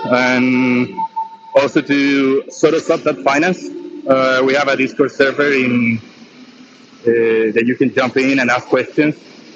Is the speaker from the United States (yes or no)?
no; Chile; But I can talk about Chile. I'm from Chile, uh-huh.